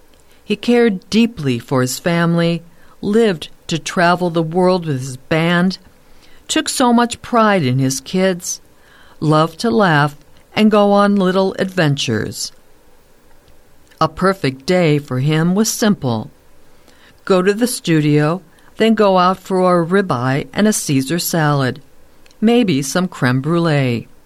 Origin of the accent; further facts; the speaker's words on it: Laguna Beach, California, United States; first album I ever checked out of the Laguna Beach Public Library at age 8, and I was proud that my hometown was mentioned in the song